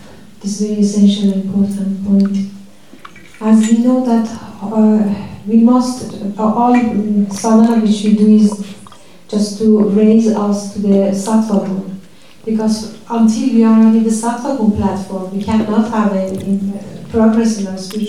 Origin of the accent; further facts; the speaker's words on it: Iran; English is a second language; I come from Iran, situation in Iran is just so disaster